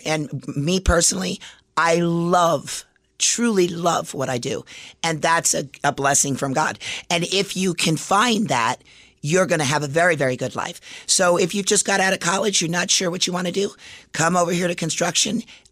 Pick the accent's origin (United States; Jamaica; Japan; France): United States; Las Vegas, Nevada; You know, I grew up in Las Vegas.